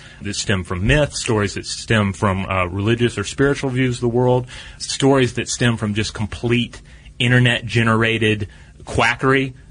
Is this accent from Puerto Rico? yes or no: yes; Vega Baja, Puerto Rico; I grew up in Puerto Rico, and in my native town, Vega Baja, as a teen, I moved to a more isolated part of town near a farm close to the tree line of a jungle-like part of the island.